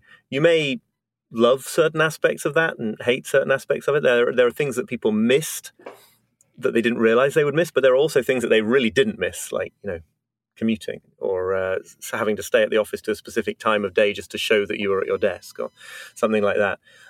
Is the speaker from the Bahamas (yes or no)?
no; United Kingdom; now in United States; I'm British, but live in the United States. And we very quickly here in New York got into basically a rhythm.